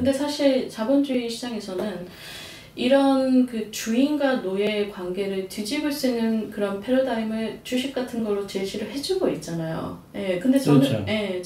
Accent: South Korea; 저도 이제 한국인이라

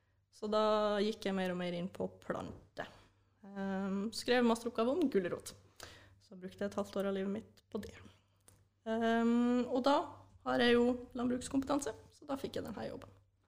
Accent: Mo i Rana, Nordland, Norway; Fra Morana i Nordland.

